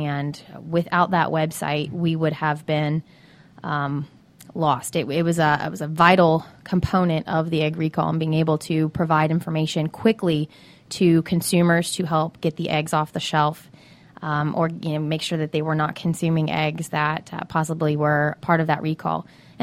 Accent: Mississippi, United States; I came from Mississippi.

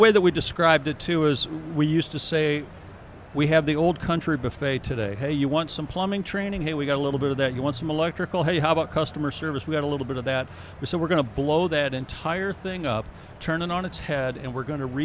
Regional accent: Granite City, Illinois, United States; Well, in Granite City, Illinois, where I grew up, they had this

